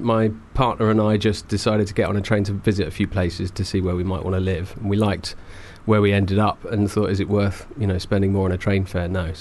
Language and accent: English; Whitstable, South East England, United Kingdom; also born or lived in Canterbury; In fact, I wasn't born in Whitstable. I was born in Canterbury and I grew up in Whitstable.